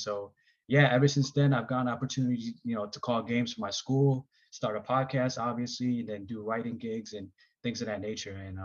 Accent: Eritrea; we come from Eritrea, and soccer, cycling, track and field, or not track and field, but like marathon running and long distance running is big in our country.

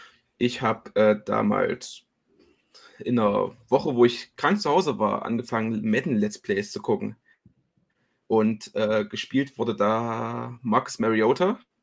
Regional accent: Dresden, Saxony, Germany; Ich aus Dresden.

